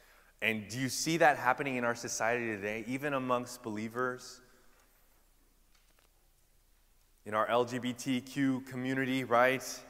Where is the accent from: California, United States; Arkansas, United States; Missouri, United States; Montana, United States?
California, United States; Yeah, I'm sorry for the diss, but I'm a Californian too, so it's a diss on myself as well.